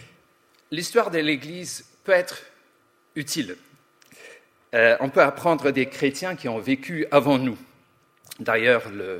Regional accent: Belfast, Northern Ireland, United Kingdom; French is a second language; j'ai grandi à Belfast.

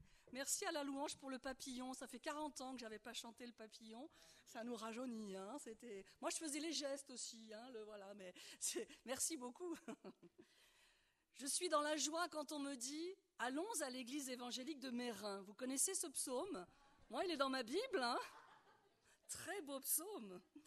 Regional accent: Bordeaux, Nouvelle-Aquitaine, France; mon accent me trahit, hein, je suis française. Je peux rester? Ça va? Je viens de Bordeaux

